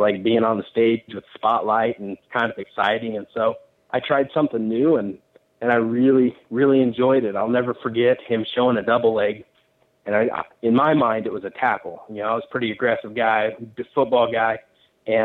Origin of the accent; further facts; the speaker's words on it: Beloit, Kansas, United States; also born or lived in Smith Center; Well, it's great to be back in my hometown coaching here and teaching here in Beloit after being gone for 15 years. But getting introduced to the sport, we originally lived in Smith Center.